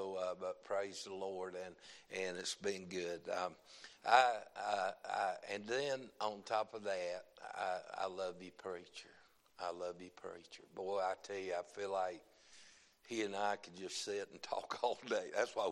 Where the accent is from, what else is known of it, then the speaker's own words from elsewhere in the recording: North Carolina, United States; But the problem is I'm from North Carolina. It takes longer to get out, amen.